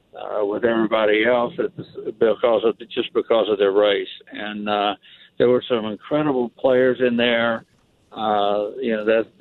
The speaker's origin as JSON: {"language": "English", "town": "Greenup", "region": "Kentucky", "country": "United States", "tie": "born or raised there", "said": "a weekly newspaper called the Greenup County Sentinel in my hometown of Greenup, Kentucky."}